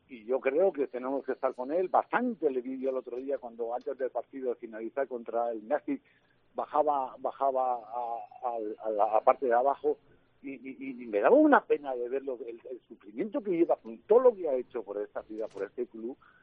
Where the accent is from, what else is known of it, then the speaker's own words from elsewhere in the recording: Basque Country, Spain; Yo soy de Guipúzcoa y el Goibar es de Guipúzcoa, pegado a Ibar. Media hora de mi casa, de Escoriaza, está el Goibar.